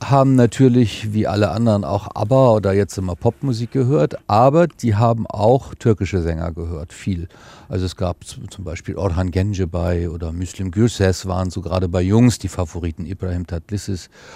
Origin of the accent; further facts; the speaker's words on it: Hamburg, Germany; Also ich bin in Hamburg aufgewachsen in einem, ja, sozialen Brennpunkt, wie man so schön sagt.